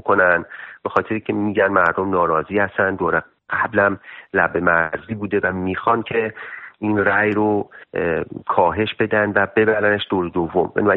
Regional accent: Iran; now in Turkey; وقتی که از ایران یعنی در واقع اومدم بیرون،

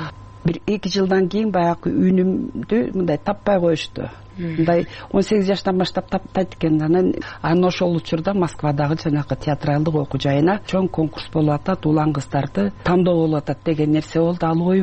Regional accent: Tasma, Issyk-Kul Region, Kyrgyzstan; мен баягы Түп районуна караштуу Тасма айылында төрөлгөм. Анан ошол жерге келип, үчүнчү класстан баштап 7 жылдык мектепте ошол жерде окуп калдым.

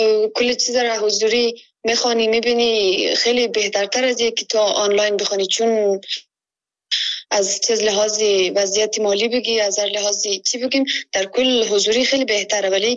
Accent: Afghanistan; now in Kabul, Afghanistan; از ولایت کنی هستم، ولایت ما اینترنت در منطقه که ما زندگی میکنیم کار نمیتن. در مو خاطر من در کابل هستم

